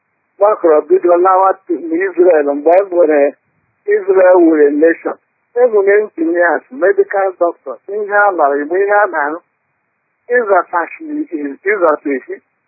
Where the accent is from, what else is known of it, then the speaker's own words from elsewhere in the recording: Yorktown, Virginia, United States; I'm from Yorktown, Virginia.